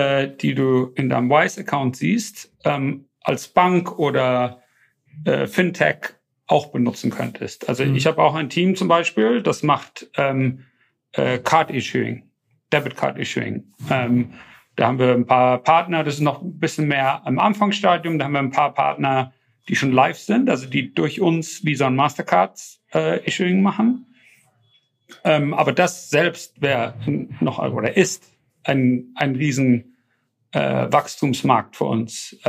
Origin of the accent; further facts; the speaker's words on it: Germany; now in United Kingdom; Ich komme aus Deutschland, lebe in England und habe in anderen Ländern gelebt.